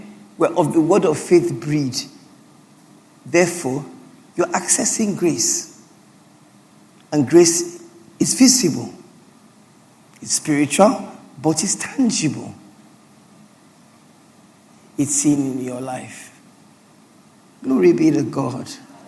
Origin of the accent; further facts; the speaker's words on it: Port Harcourt, Rivers, Nigeria